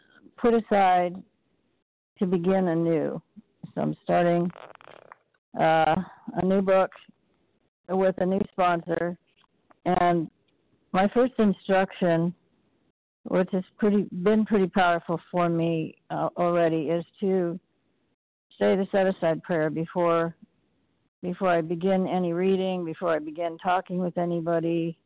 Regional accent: Nebraska, United States; I'm from Nebraska.

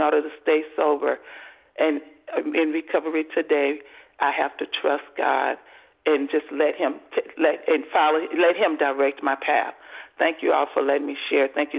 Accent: Atlanta, Georgia, United States; I'm from Metro Atlanta, Georgia.

